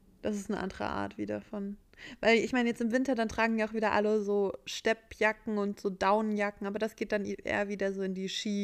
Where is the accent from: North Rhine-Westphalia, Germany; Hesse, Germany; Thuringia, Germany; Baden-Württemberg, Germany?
Hesse, Germany; Kassel; now in Vienna, Austria; Da war ich in Kassel, in meiner Heimatstadt.